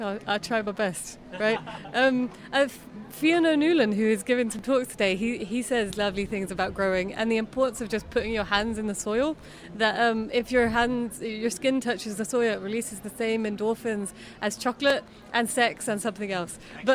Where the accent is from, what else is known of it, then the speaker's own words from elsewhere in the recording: Birmingham, West Midlands, United Kingdom; I grew up in Birmingham, and I never grew my own food.